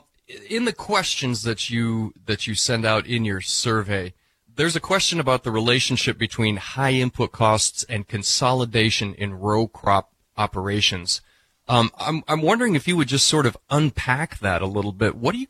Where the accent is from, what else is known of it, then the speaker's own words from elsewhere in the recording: Iowa, United States; I'm from Iowa, from the center of Iowa, born and raised there.